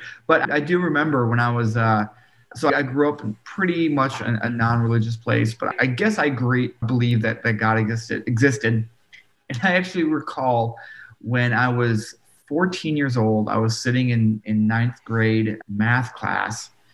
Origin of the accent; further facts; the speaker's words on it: Midwest, United States; The United States is a fairly religious place. I grew up in the Midwest, where it's a pretty religious part of the country.